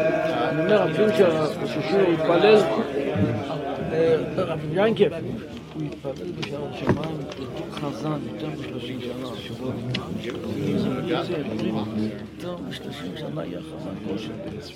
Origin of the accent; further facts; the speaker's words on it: Jerusalem, Jerusalem District, Israel; אני ירושלמי, מבקשים תרומה